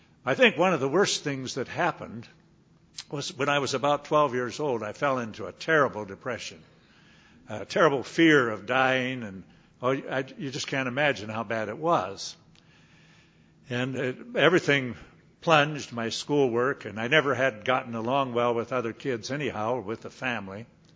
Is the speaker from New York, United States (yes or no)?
no; Nebraska, United States; And I used to feel very sorry for myself about growing up in Nebraska. In fact, I was critical of Nebraska.